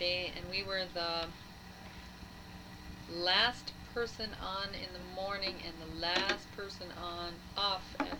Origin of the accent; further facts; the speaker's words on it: Ishpeming, Michigan, United States; born there; I was born in Ishpeming, Michigan, and I was born in at Bell Memorial Hospital in September 30th, 1950.